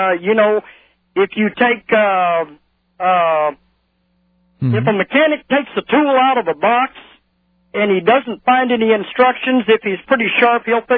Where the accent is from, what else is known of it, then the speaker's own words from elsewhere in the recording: New Orleans, Louisiana, United States; I mean, now I'm from New Orleans, okay?